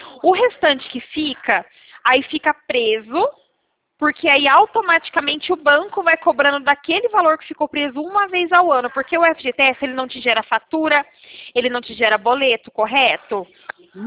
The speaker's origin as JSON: {"language": "Portuguese", "town": "Americana", "region": "São Paulo", "country": "Brazil", "said": "Eu sou de Americana, São Paulo."}